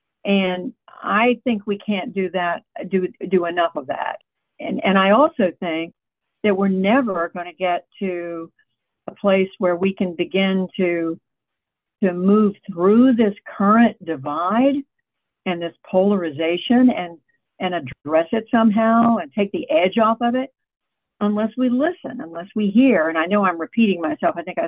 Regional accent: Oklahoma, United States; born there; also born or lived in Germany / Taiwan / Georgia / North Carolina; now in Washington, United States; I was raised as a military brat. My father was in the Army. We lived around the world. I was born in Oklahoma, but we lived in Germany and Taiwan and a number of Army bases around the United States.

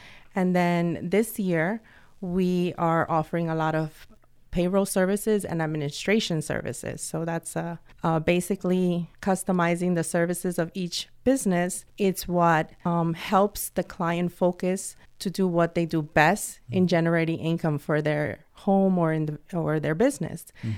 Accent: New Jersey, United States; also born or lived in New York; I was born in New York and raised in New Jersey, so I started my practice in Bergen County after I gave birth to my son.

